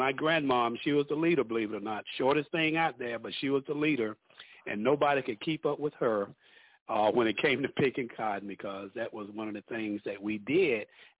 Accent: Union, South Carolina, United States; Born and raised in Union, South Carolina. And that's why I spent most of my football days and sports and athletics in Union.

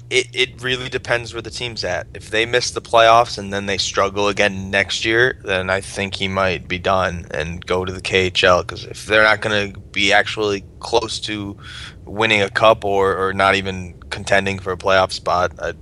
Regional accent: United States; I'm American, and I don't like lettuce and tomato

